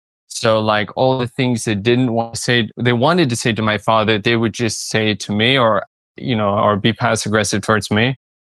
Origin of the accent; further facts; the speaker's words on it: United States; Yes. I'm from the United States.